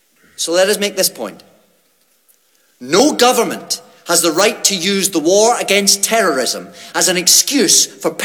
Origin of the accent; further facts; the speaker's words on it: Scotland, United Kingdom; Ladies and gentlemen, I'm a Scot and proud of my race.